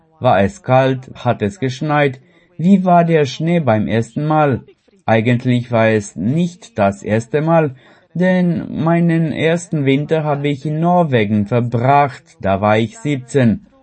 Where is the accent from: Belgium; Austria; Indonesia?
Indonesia; now in Romania; Es ist ähnlich wie bei uns in Indonesien.